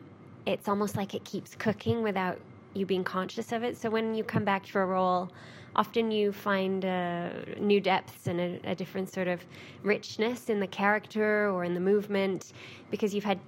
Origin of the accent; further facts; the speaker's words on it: Toronto, Ontario, Canada; moved away as an adult; now in United Kingdom; I'm from Toronto in Canada originally, but I have lived here 11 years. I think I've picked up a few sort of slight, well, maybe English expressions or a few things. Maybe I sound very Canadian to English people